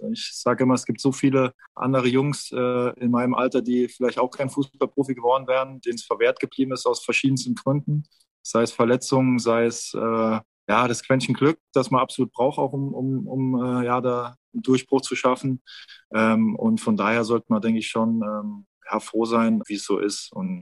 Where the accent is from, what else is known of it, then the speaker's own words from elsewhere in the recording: Saarland, Germany; Ich komme aus dem Saarland, ich trinke auch gerne mal ein, zwei, drei Bier.